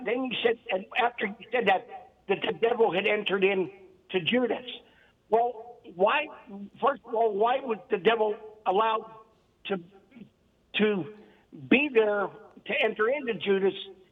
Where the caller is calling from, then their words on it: Pittsburgh, Pennsylvania, United States; Pittsburgh, Pennsylvania